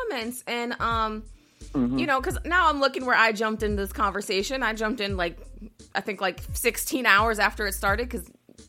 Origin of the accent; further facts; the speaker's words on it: Chicago, Illinois, United States; you know, I'm from Chicago.